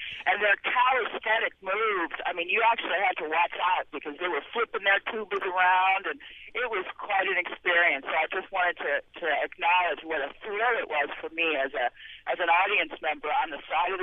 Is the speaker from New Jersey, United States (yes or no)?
no; New Orleans, Louisiana, United States; You know, I grew up in New Orleans, and Mardi Gras was always a highlight of the year.